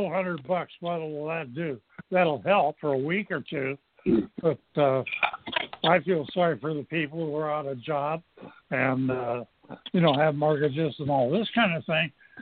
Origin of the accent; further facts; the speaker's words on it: Detroit, Michigan, United States; I grew up in Detroit, Michigan at that period.